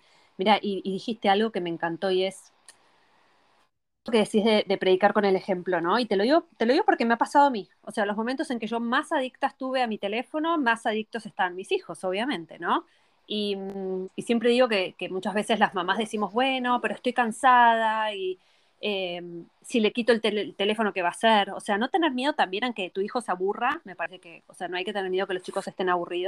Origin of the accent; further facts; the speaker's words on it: Argentina; moved away; yo me fui de Argentina hace 5 o 6 años